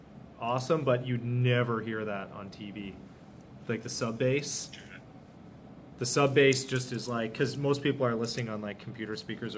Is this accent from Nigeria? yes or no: no; Chicago, Illinois, United States; I'm from Chicago.